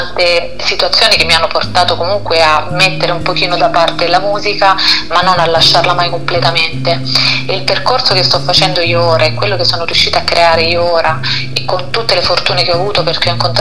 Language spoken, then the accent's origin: Italian; Apulia, Italy; io quando vado in Puglia, in Salento, nella mia terra, tutti gli anni ci torno perché non ne posso fare a meno